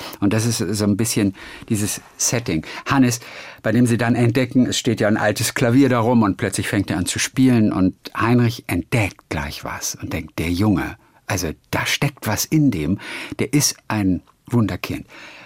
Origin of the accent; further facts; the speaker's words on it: Wedemark, Lower Saxony, Germany; ich bin aufgewachsen in der Wedemark.